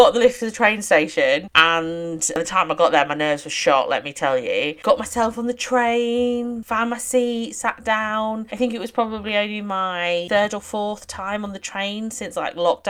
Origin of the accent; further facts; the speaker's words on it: Istanbul, Turkey; As you do know, I grew up in Istanbul.